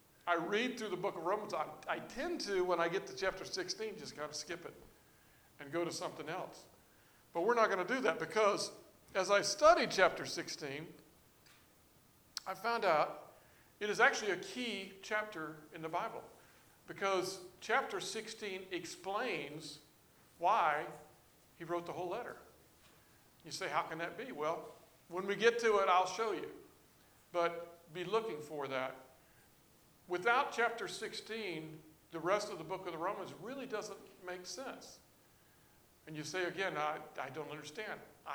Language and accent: English; Florida, United States; you all know I grew up in Florida and decided to go to college at Mars Hill right up the road here. It was my first venture into North Carolina.